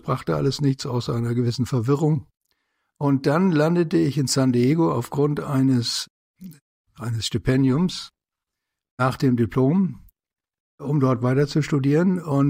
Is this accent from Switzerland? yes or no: no; Namibia; ich bin in Namibia aufgewachsen und bin dort mit allerhand Naturphänomenen konfrontiert gewesen, wie zum Beispiel dem namibianischen Nachthimmel.